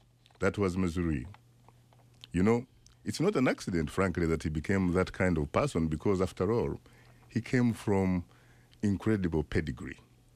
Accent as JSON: {"language": "English", "country": "Uganda", "tie": "born or raised there", "said": "You know, growing up in Uganda"}